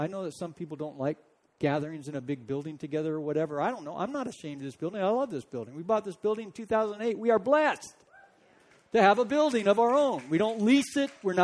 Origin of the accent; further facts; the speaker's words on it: California, United States; I was from California. Thank you. California. You know, growing up in California, we said hi to everybody.